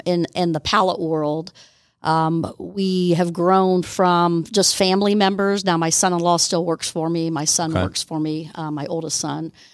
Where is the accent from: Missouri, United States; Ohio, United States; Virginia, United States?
Ohio, United States; Lima; born and raised in Lima, Ohio. I've lived here my whole life. I was raised in Bath Township, moved into the city of Lima a few years ago.